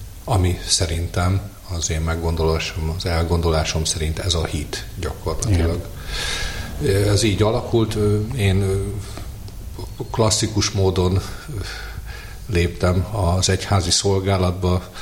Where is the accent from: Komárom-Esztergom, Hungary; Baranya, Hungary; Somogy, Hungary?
Komárom-Esztergom, Hungary; Bajna; Én Esztergomban születtem 1976-ban, és az Esztergom közeli Bajna községben nevelkedtem. Nagyszüleim, szüleim hatása, akik mélyen vallásos emberek voltak